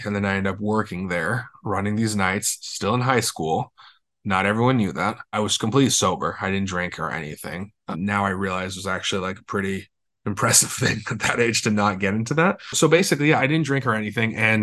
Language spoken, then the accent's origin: English; Los Angeles, California, United States; I'm from Los Angeles, born and raised. This cafe was off of Skid Row in downtown.